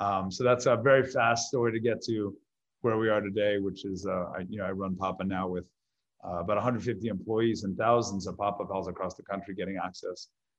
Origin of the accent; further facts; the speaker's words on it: Florida, United States; also born or lived in New York; I grew up here in South Florida. So I've been here since I'm 5 years old. I moved down from New York as a small child and really grew up here.